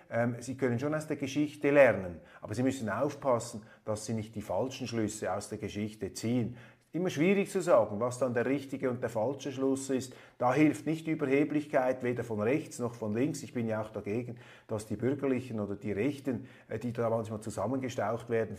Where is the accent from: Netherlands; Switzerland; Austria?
Switzerland; Als Schweizer bin ich dafür, immer einzubinden und möglichst auch die Verantwortung an diese siegreichen Parteien zu geben